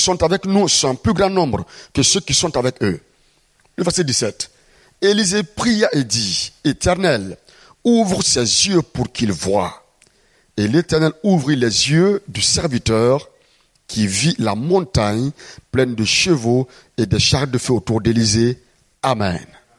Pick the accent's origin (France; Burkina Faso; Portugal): Burkina Faso; Je viens du Burkina Faso.